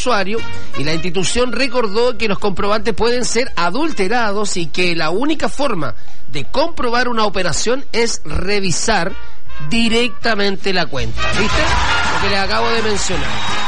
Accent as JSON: {"language": "Spanish", "town": "Viña del Mar", "region": "Valparaíso", "country": "Chile", "said": "Queridos amigos de Valparaíso, Viña del Mar, playa, arena y mar. Somos de Viña del Mar."}